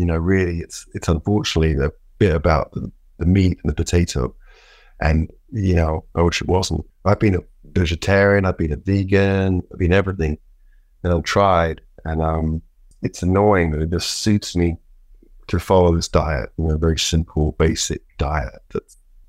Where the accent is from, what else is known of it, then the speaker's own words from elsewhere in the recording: London, United Kingdom; We grew up in London where we had no money before I sold any records.